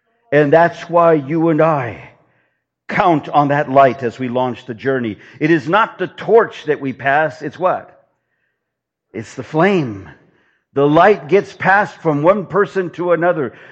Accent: California, United States; California is in its worst drought in 1,200 years. That's my home state.

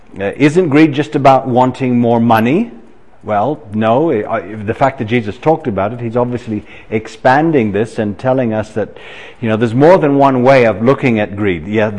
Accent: Edmonton, Alberta, Canada; born there; also born or lived in Asia / Africa; I was born in Edmonton, despite the fact that very few people believe me, but I didn't choose to be born in Edmonton.

